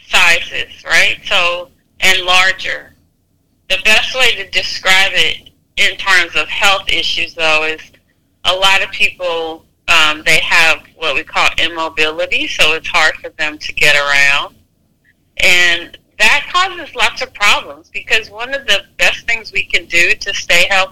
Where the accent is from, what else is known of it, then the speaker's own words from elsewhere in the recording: Jennings, United States; So when I grew up, you know, I grew up in near Jennings, and we were always outside. That was a different time. That was in the 70s and 80s.